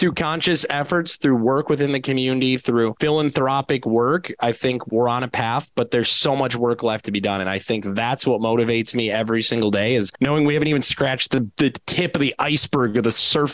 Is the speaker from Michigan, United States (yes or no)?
yes; Michigan, United States; Again, I'm Michigander. I'm an American. I didn't know anything growing up about a place like Owen Sound, Ontario, Sudbury, Ontario.